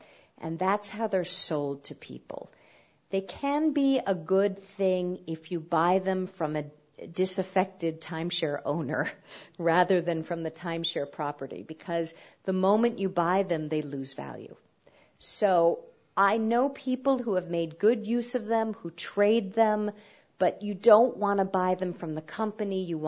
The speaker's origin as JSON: {"language": "English", "town": "New York City", "region": "New York", "country": "United States", "tie": "born or raised there", "said": "I wrote the Easy Guide to New York City. So I had a fun time re-exploring my hometown"}